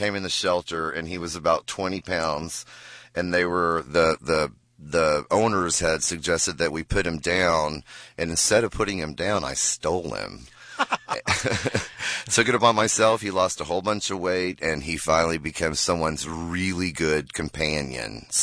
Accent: Texas, United States; I'm a Texan all the way.

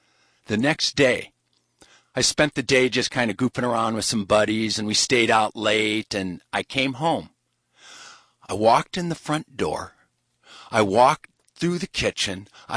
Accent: Minnesota, United States; I grew up in Minnesota.

